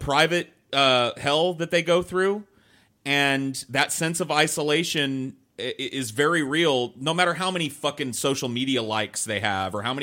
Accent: United States; But, you know, I'm an American, and this is like weekly news to us here.

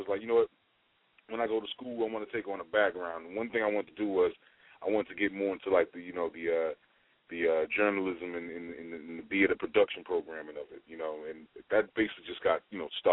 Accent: Boston, Massachusetts, United States; Well, I'm from Boston, Massachusetts, home of the mm-hmm. Celtics, home of the Patriots, home of the Red Sox.

